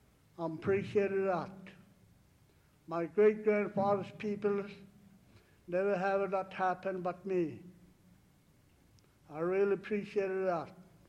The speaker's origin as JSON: {"language": "English", "region": "Alaska", "country": "United States", "said": "I'm Indian, I don't know how did I going to figure it. I don't know where that 40 million acres land been set at. I really don't know. I think whole Alaska, I think that's mine."}